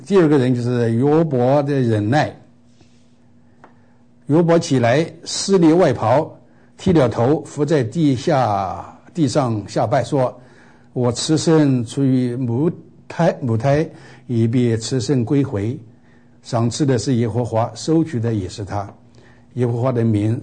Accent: China; 因为美国人没有送红包的习惯嘛，不像我们中国人

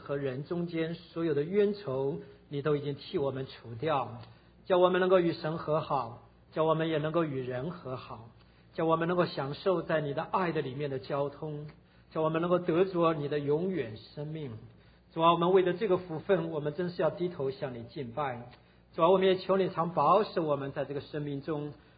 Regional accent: China; 这是我们中国人的天性里头的一个吃亏的地方。

